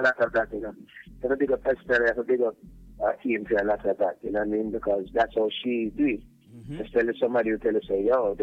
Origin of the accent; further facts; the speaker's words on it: Saint Thomas, Jamaica; Well, I mean, I'm Jamaican, you know.